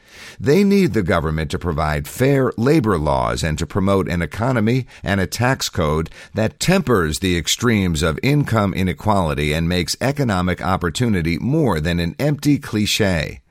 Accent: Far Rockaway, New York, United States; In 1964, I was a bookworm growing up in Far Rockaway, a working-class section of Queens.

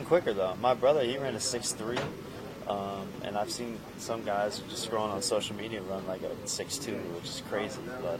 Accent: Atlanta, Georgia, United States; now in Detroit, United States; I'm from outside of Atlanta, Georgia.

